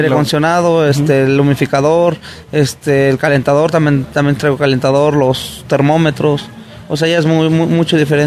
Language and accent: Spanish; Guanajuato, Mexico; now in Querétaro, Mexico; El criadero y nosotros somos de Guanajuato, pero estamos radicando en Querétaro.